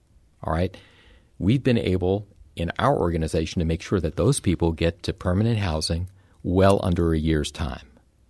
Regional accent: Oakland, California, United States; now in St. Louis, United States; The difference between where I grew up in Oakland, California, and St. Louis is like night and day

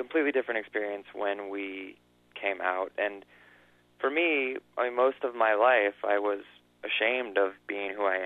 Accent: Kalispell, Montana, United States; It wasn't easy growing up in Kalispell, and, you know, I think it's not really easy growing up probably anywhere

